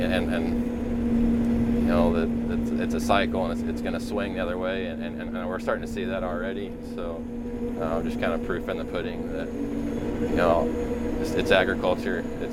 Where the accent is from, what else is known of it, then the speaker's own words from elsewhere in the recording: Kansas, United States; Yeah, I grew up a fifth generation Kansas wheat farmer, to be exact, actually out in western Kansas. I grew up in the Scott County area